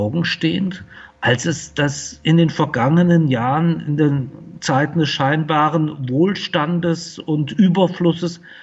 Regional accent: Fulda, Hesse, Germany; Ich bin hier in Fulda geboren und aufgewachsen.

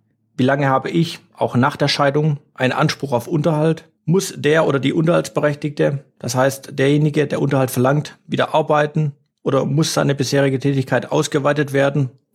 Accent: Baden-Württemberg, Germany; accent: Swabian; Sie haben sicherlich bereits an meinem Dialekt gemerkt, dass auch ich meine schwäbischen Wurzeln nicht ganz verstecken kann.

